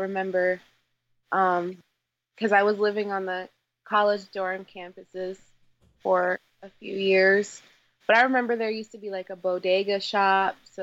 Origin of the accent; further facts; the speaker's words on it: Arizona, United States; also born or lived in Alaska; I'm not originally from here. I'm actually from Alaska. Or, you know, born right there. But when I came out here around 9 or 10, this was home for me, being in Arizona.